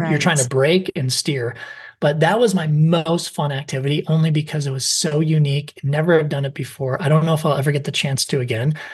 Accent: Colorado, United States; we're from Colorado, so we have this beautiful landscape and playground.

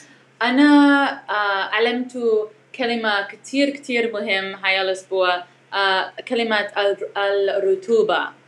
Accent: the South, United States; Arabic is a second language; now in California, United States; في طفولتي أنا سكنت في جنوب أمريكا كمان فالرطوبة ما كانت مشكلة بالنسبة لي, بس الآن عشان أنا سكنت في كاليفورنيا لي 10 سنوات

